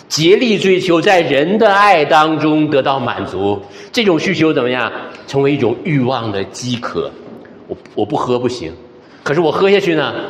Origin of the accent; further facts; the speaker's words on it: Northeast China, China; accent: Northeastern; 我们东北话，对不对？